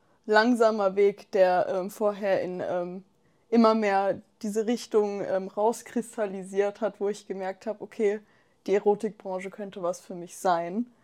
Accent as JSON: {"language": "German", "town": "Mannheim", "region": "Baden-Württemberg", "country": "Germany", "tie": "born there", "said": "Ich bin gebürtig aus Mannheim."}